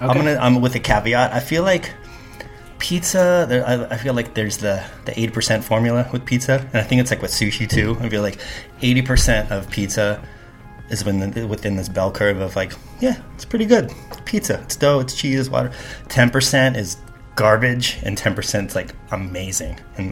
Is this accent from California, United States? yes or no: yes; Carpinteria, California, United States; now in New York City, United States; Basically, Carpinteria, where we did our last podcast. So I moved literally from my parents' garage to New York City, and originally for 6 months, and now it's been 20 plus years.